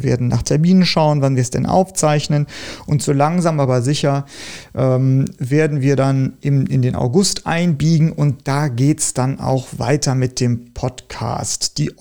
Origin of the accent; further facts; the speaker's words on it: Bitburg, Rhineland-Palatinate, Germany; in Bitburg, wo ich aufgewachsen bin, ins Ferienlager